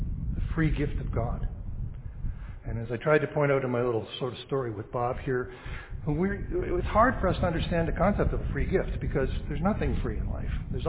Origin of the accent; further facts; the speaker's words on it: Canada; born there; The fact that we've been born in this country means that because we're Canadian citizens, we have the right, and it is a right, and it's declared as such.